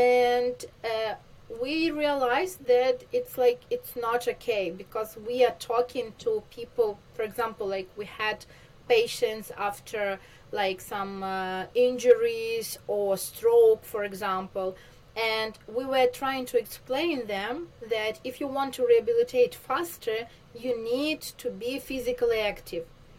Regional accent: Vinnytsia, Vinnytsia Oblast, Ukraine; English is a second language; also born or lived in Kyiv; I was born in Vinnytsia. It's like city in Ukraine, not far from Kyiv, from the capital. Raised like till 18 in Vinnytsia, and then I moved to Kyiv.

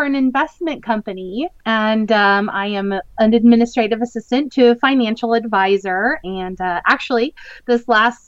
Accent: Montana, United States; I grew up in Montana, which is a couple of states over from where I live now. I grew up in a rural area.

